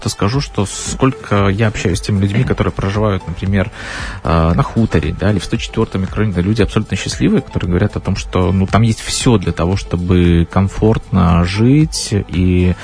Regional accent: Gomel, Gomel Region, Belarus; Я признаюсь честно, вот как коренной гомельчанин, всегда отмечаю то, насколько наш город разнообразен в плане архитектуры.

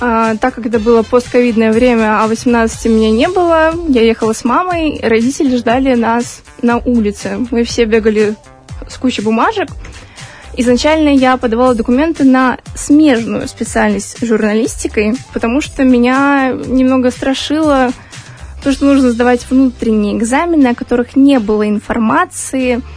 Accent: Gomel, Gomel Region, Belarus; Ну, все-таки я сама из Гомеля.

